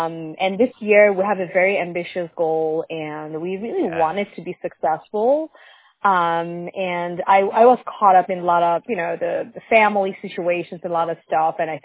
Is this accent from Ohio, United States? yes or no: no; Los Angeles, California, United States; I really wanted to expand this business to my hometown, like California, like LA.